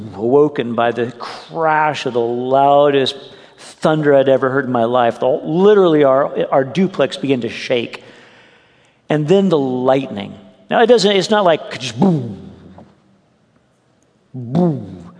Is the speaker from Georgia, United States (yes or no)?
no; Santa Barbara, California, United States; also born or lived in Modesto, United States; Oh, we had seen storms as we grew up in Santa Barbara and then later here in Modesto in the Bay Area, but nothing prepared us for what we were about to experience in Arkansas.